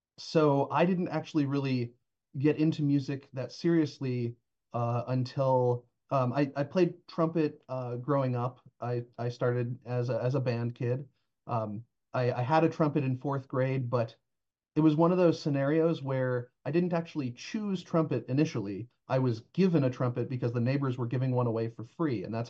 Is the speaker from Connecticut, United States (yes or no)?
yes; Hamden, Connecticut, United States; now in Binghamton, United States; I'm actually at the moment for a little longer living in Binghamton, New York, but I am originally from Hamden, New Haven area. I was born in New Haven, raised there.